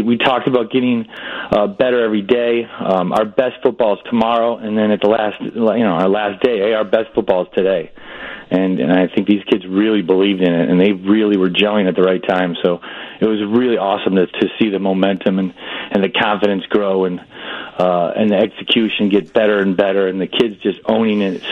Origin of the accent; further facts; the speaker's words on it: Illinois, United States; I'm originally from the South Suburbs, moved to Chicago when I was playing in the NFL